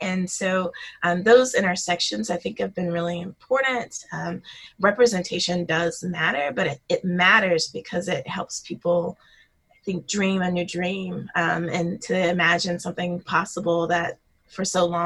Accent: South Carolina, United States; I think because I was a Black girl growing up in South Carolina, mm-hmm.

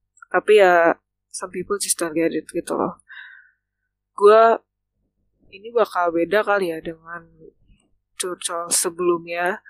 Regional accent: Jakarta metropolitan area, Indonesia; gue tidak sengaja berpakaian untuk menunjukkan bahwa gue tuh anak Jabodetabek gitu

